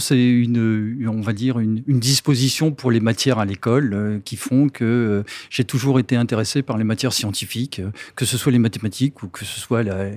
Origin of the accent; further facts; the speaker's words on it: Rennes, Brittany, France; Oui, je suis un Breton pure souche.